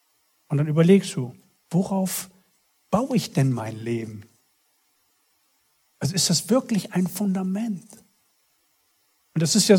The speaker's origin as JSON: {"language": "German", "region": "Bremen", "country": "Germany", "said": "also bei uns in Bremen, da sieht man schon am Mittwoch, wer Samstag zu Besuch kommt, weil alles so flach ist."}